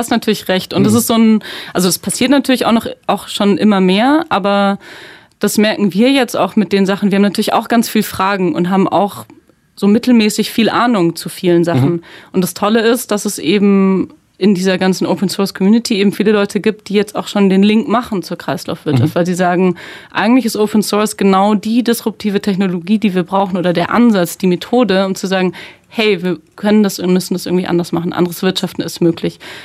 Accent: Bavaria, Germany; also born or lived in Heidelberg; Ich bin in Bayern aufgewachsen, da haben die Menschen sehr starke, große Ellbogen.

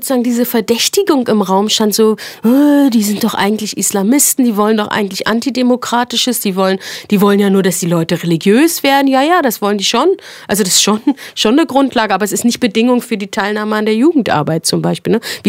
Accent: Berlin, Germany; ich bin in Ostberlin groß geworden.

